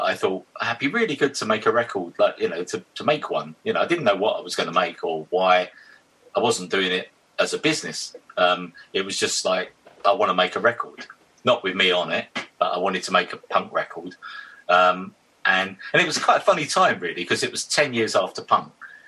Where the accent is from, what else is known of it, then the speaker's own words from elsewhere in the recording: Witham, East of England, United Kingdom; now in London, United Kingdom; but obviously I came from Witham to London.